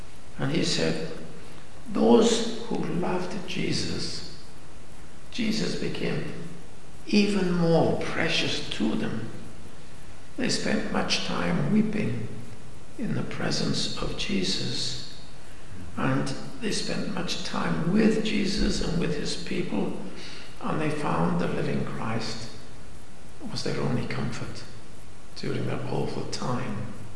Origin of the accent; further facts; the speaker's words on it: Pontypridd, Wales, United Kingdom; I was brought up in Pontypridd, they've got massive slag heaps there. And as you know, we get plenty of rain in Wales.